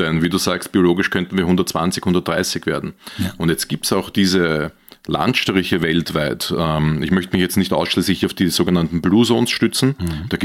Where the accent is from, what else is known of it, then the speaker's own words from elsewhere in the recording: Austria; Als Österreicher war das einer der ersten, die ich gehört habe.